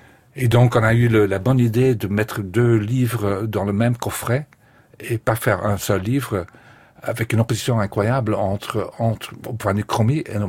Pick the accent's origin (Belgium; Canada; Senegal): Belgium; moved away; quand moi j'ai quitté la Belgique, culturellement, il se passait vraiment pas grand chose.